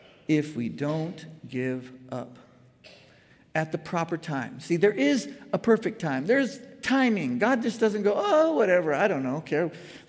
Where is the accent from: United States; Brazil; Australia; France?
Brazil; I grew up in Brazil